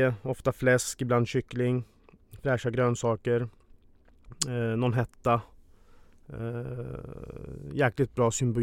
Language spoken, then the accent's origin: Swedish; Norrköping, Östergötland, Sweden; Jag ska öppna min hemstad Norrköping.